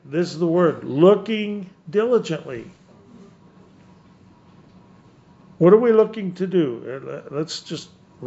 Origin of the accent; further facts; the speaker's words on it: Rifle, Colorado, United States; when they asked me to come be a guest speaker in my hometown Rifle at the airport.